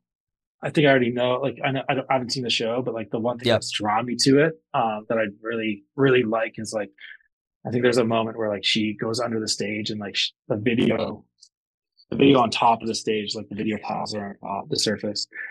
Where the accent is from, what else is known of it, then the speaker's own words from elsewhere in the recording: Canada; which is weird because I'm Canadian, that never happens.